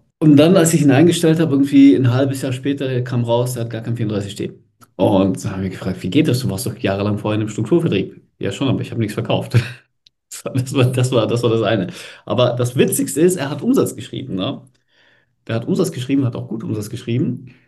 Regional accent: Baden-Württemberg, Germany; Ich komme aus der Stuttgarter Gegend.

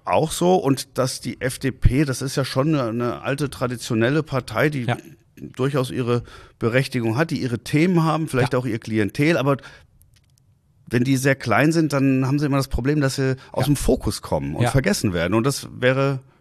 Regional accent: Hanau, Hesse, Germany; Ich komme ja aus Hessen, aus Hanau.

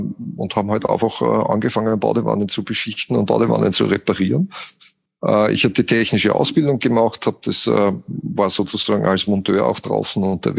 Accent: Austria; Ja, wie man hört, bin ich ja Österreicher.

